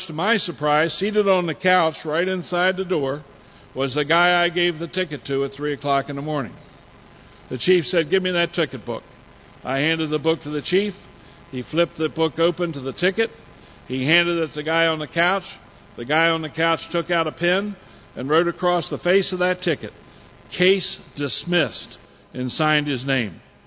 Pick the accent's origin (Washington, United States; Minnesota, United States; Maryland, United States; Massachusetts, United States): Maryland, United States; Hagerstown; We moved back to my hometown, Hagerstown, and I began to practice law there.